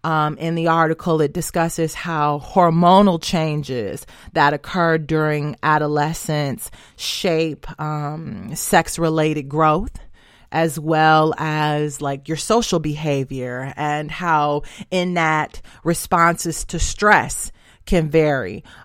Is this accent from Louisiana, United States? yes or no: no; Detroit, Michigan, United States; And as you all know, I'm from Detroit.